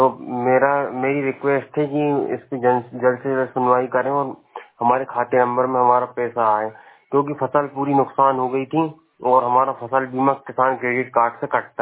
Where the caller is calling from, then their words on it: Amarwara, Madhya Pradesh, India; मैं अमरवाड़ा ब्लॉक से बोल रहा हूँ, छिंदवाड़ा जिले से। मैं ग्रामीण एरिया से हूँ।